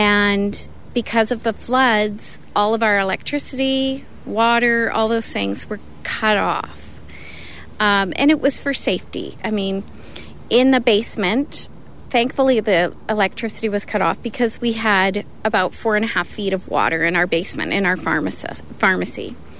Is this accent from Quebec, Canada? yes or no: no; Calgary, Alberta, Canada; And I said, "Oh, no, we're from Calgary."